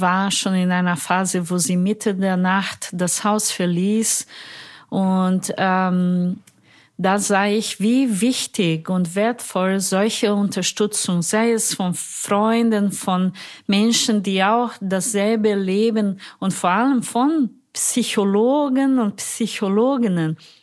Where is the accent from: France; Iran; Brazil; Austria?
Brazil; Minas Gerais; now in Germany; meiner Familie in meiner Heimatstadt in Minas Gerais.